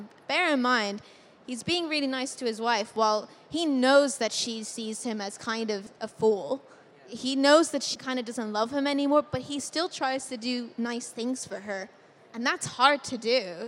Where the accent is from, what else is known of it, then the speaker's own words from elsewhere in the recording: Ireland; He's Irish, I'm Irish, but it's very funny.